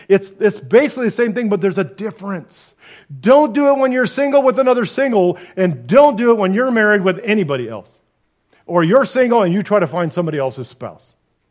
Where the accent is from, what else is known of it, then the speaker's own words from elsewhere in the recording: California, United States; I grew up in the Church of Corinth in California.